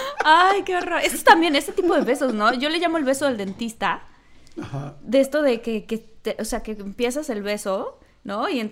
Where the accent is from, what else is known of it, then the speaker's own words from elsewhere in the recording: Mexico; Yo marco mi territorio como mexicana.